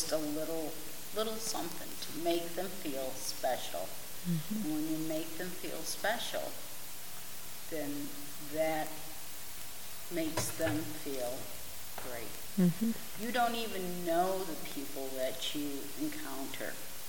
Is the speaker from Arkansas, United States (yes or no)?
no; New York, United States; I came from New York, and New York really doesn't have any poor people.